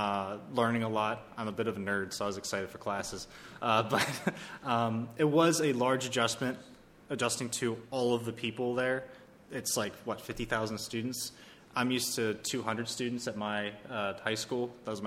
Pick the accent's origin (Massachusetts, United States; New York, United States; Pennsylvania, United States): Pennsylvania, United States; Dover; I'm from Dover, Pennsylvania, which is kind of to the west side of York.